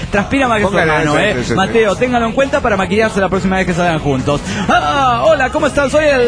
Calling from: Buenos Aires, Argentina; de Buenos Aires, Argentina.

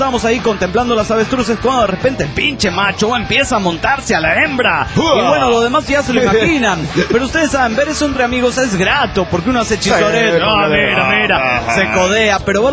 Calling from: Mexico City, Mexico; del DF mexicano!

